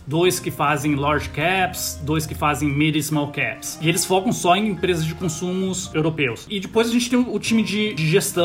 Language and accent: Portuguese; São Paulo, Brazil; also born or lived in London, United Kingdom; Eu sou de São Paulo, né? Nasci em São Paulo. Meu pai trabalhava para uma empresa de petróleo e a gente foi morar na Inglaterra, foi morar em Londres quando eu era muito pequeno, né? E quando a gente voltou pro Brasil